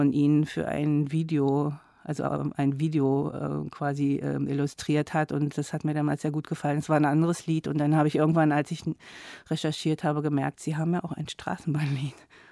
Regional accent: Magdeburg, Saxony-Anhalt, Germany; zum Beispiel in Magdeburg, wo ich aufgewachsen bin

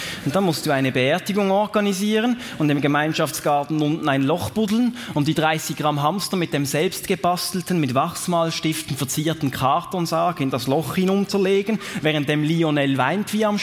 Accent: Reigoldswil, Basel-Landschaft, Switzerland; von Liestal nach Reigoldswil, das Dorf, wo ich aufgewachsen bin.

